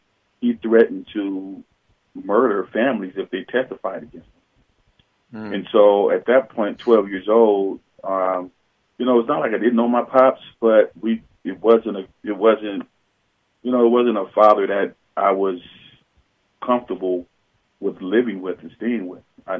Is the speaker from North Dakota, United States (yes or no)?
no; Flint, Michigan, United States; now in Lansing, United States; You know, I reside in Lansing, Michigan, but originally I'm from Flint, Michigan. I grew up, I'm a 70s baby, grew up in the 80s.